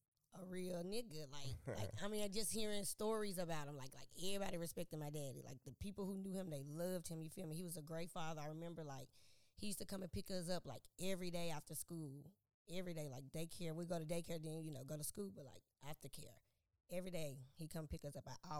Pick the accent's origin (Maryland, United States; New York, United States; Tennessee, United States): Tennessee, United States; Nashville; But speaking of my upbringing, you know, I'm from Eastside, Nashville, Tennessee, you feel me?